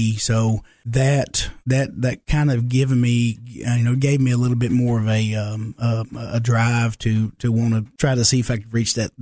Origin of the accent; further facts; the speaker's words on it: Kentucky, United States; But growing up in Kentucky, if you're able to knock off one of those big schools, that's pretty impressive.